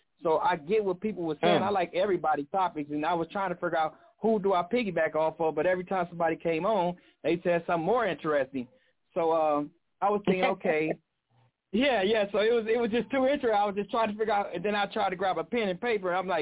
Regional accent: Watts, California, United States; Now, I'm from Watts, California, so you guys can know Watts, Philly, New York, certain areas down south.

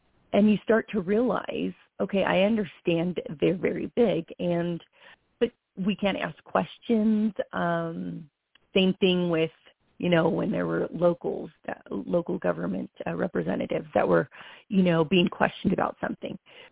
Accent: Los Angeles, California, United States; I'm originally from Los Angeles, so I was interning at a local station that used to cover a large part of Orange County.

